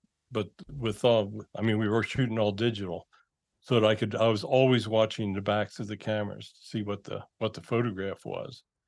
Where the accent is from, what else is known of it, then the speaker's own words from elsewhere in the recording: Pennsylvania, United States; I was raised near Hershey, which is near Gettysburg, so I've always been drawn to the battlefield.